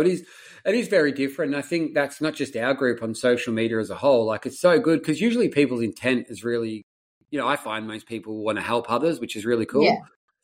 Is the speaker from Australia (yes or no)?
yes; Australia; we do as an Aussie.